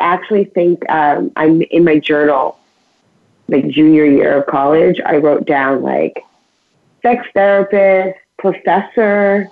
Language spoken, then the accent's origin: English; New York, United States; And I'm from New York, so I'm from a pretty like liberal upbringing.